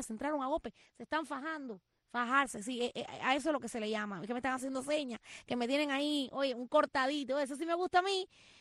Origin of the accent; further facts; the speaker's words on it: Cuba; moved away; nosotros los cubanos, cuando salimos de Cuba